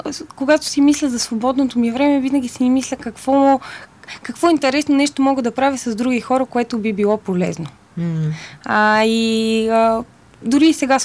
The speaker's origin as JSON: {"language": "Bulgarian", "town": "Gotse Delchev", "region": "Blagoevgrad Province", "country": "Bulgaria", "tie": "born or raised there", "said": "Град Гоце Делчев, в Югозападна България."}